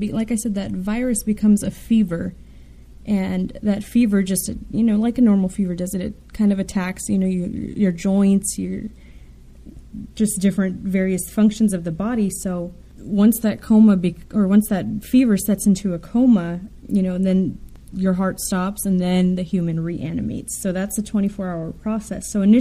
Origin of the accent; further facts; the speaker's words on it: Los Angeles, California, United States; the last one I'll tell you about was actually from my hometown. So it's downtown Los Angeles